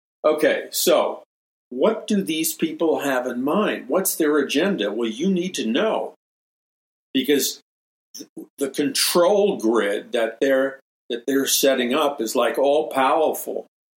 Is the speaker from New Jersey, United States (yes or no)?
no; New York City, New York, United States; when I was a young boy growing up in New York City.